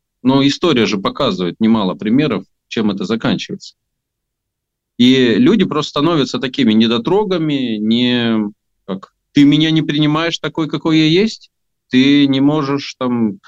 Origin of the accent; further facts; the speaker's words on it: Moldova; так как я родился, вырос в Молдове, а это достаточно эмигрирующая страна